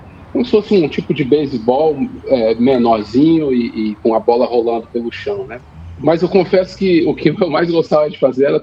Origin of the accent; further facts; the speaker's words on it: Brasília, Federal District, Brazil; now in Rio de Janeiro, Brazil; Eu tenho 45 anos, eu nasci na cidade do Rio de Janeiro, fui criado em Brasília e depois voltei a morar no Rio